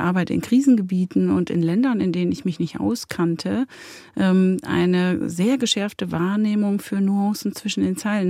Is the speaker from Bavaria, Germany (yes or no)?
no; Coesfeld, North Rhine-Westphalia, Germany; Ja, und da hat es mich zurück in meine Heimat, das Münsterland, gezogen.